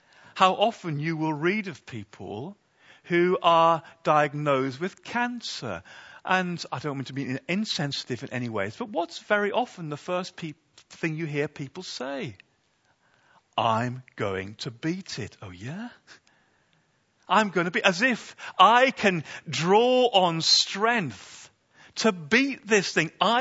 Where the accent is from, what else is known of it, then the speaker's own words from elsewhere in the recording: United Kingdom; We're British, so we never say it like that openly. We hide it.